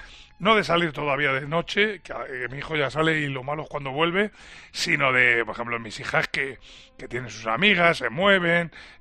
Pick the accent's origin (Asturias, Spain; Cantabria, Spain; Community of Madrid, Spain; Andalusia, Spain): Andalusia, Spain; Cabra; yo trato de inocularle eso por mi pueblo, ¿eh? Yo quiero que sean muy de cabra. Yo sé que tenéis una Semana Santa preciosa, maravillosa, pero yo soy de la Semana Santa de mi pueblo.